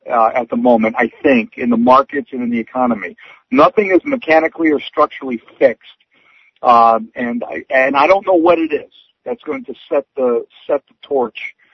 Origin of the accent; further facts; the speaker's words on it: United States; You know, as an American, I would support the government.